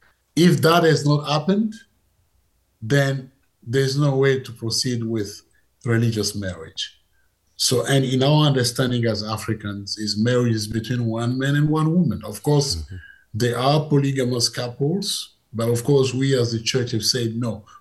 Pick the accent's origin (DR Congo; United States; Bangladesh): DR Congo; English is a second language; Our culture, like in my culture, I'm from the Luba tribe.